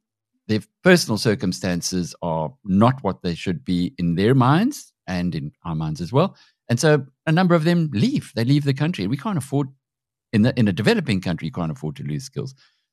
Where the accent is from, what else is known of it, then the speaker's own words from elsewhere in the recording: South Africa; Now, I'm a South African. This is my home. This is where I've been.